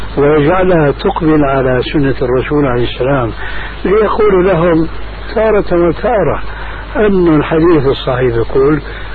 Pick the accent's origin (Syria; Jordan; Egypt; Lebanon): Syria; كما يقولون عندنا في الشام